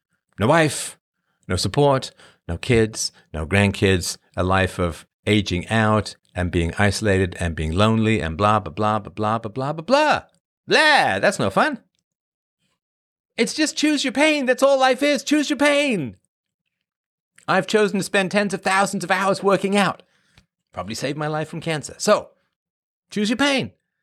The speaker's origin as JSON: {"language": "English", "region": "England", "country": "United Kingdom", "tie": "born or raised there", "also_born_or_lived": "Ireland / Africa / Canada", "said": "I was born in Ireland. I grew up in England. I spent some time in Africa and then Canada."}